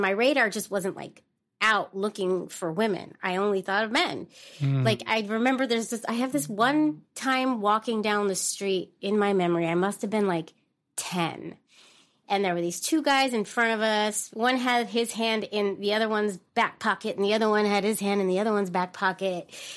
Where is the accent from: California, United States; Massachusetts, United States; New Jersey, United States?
California, United States; San Francisco; I grew up in Bernal Heights, which is kind of like an offset of the Mission District in San Francisco, which is also very close to the Castro District.